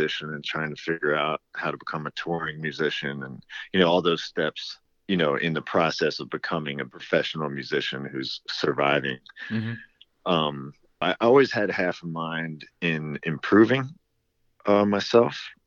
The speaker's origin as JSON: {"language": "English", "region": "New Jersey", "country": "United States", "tie": "born or raised there", "moved": "yes", "lives_now": "Minnesota, United States", "said": "my brother and I grew up in South Jersey, and I moved out to Minnesota in the year 2000"}